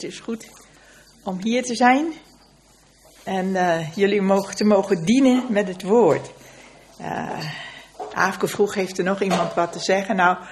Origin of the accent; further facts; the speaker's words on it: East Netherlands, Netherlands; Ik kwam niet uit Rotterdam. Maar ik kwam uit het oosten van het land. Maar ik sprak geen dialect of zo.